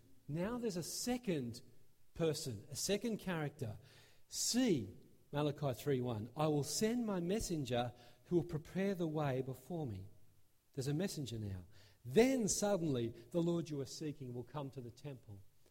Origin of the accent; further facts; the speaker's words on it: Australia; now in Canada; And as an Australian, I'm tempted to think in Canada, it's minus 30 degrees.